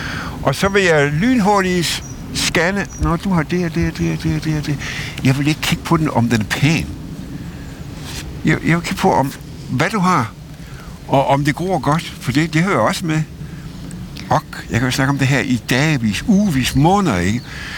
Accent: Region of Southern Denmark, Denmark; accent: South Jutlandic; Ja, jeg snakkede sønderjysk. Det var jeg voksen op nede i Sønderjylland.

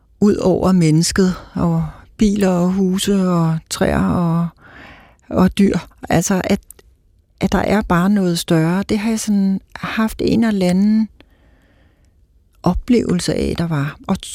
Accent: Kolding, Region of Southern Denmark, Denmark; vi kommer fra Koldingegnen.

